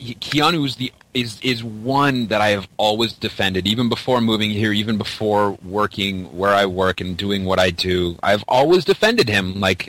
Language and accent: English; Mississauga, Ontario, Canada; I hear you're a fellow Canuck, and he's like, yeah, and I say, cool, me too, man. I'm from Mississauga